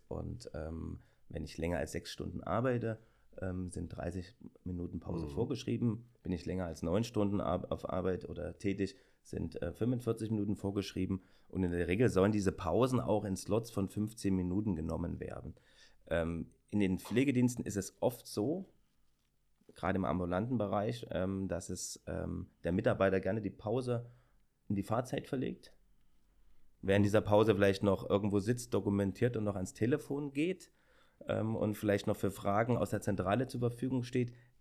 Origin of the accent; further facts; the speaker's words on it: Weimar, Thuringia, Germany; Ich komme aus Weimar, bin Anwalt mit mehreren Kollegen